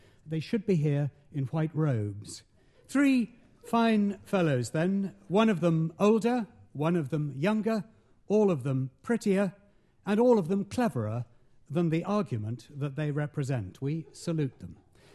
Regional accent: England, United Kingdom; also born or lived in Africa / Cyprus / Zimbabwe / Jamaica; I'm not a narrow-horizoned Englander. I was born in Africa, schooled in Cyprus, Zimbabwe. My family lived for 5 years in Jamaica. I was at school in Swaziland

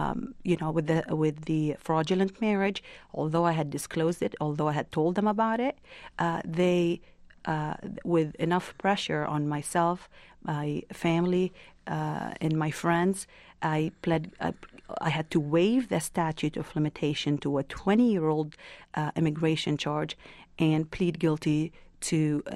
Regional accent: Lebanon; having been born and raised in Lebanon

